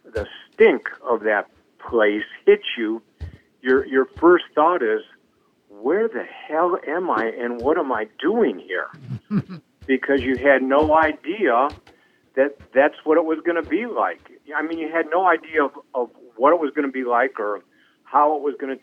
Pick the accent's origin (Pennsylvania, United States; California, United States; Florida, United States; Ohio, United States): Ohio, United States; Olmsted Falls; I was given a 30-day leave and went back to my hometown of Olmsted Falls, Ohio, and then on to Vietnam.